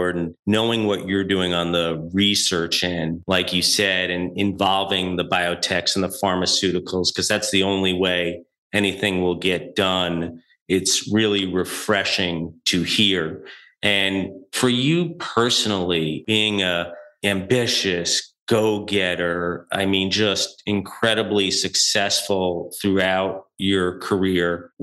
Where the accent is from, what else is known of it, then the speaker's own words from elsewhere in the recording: New York, United States; And also as a New Yorker, thank you for your work there.